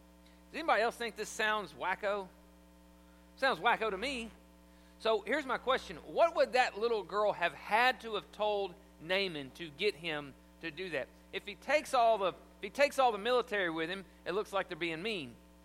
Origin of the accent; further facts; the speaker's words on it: the South, United States; I was 17. I was from the South. You know, I didn't know they pronounce R's like that.